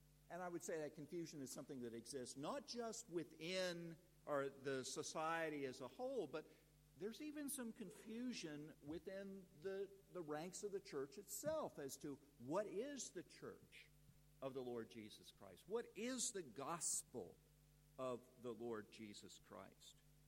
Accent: the South, United States; now in Australia; It's still a bit staggering for me as an American coming from the South, from the Bible Belt

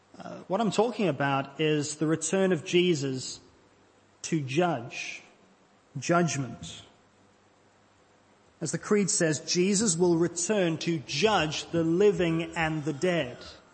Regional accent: South Africa; when I was growing up in South Africa

